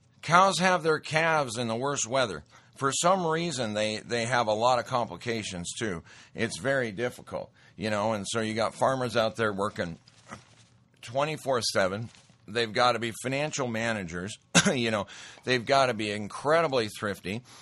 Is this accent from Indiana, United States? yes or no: no; Montana, United States; I'll tell you, I grew up in Montana. I went to a school that was out in the central Montana, almost, you know, close to dead center, right off the Rockies.